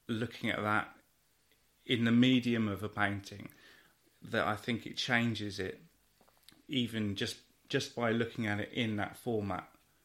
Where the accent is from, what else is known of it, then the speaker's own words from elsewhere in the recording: South West England, United Kingdom; also born or lived in Watford; I grew up in the West Country, actually.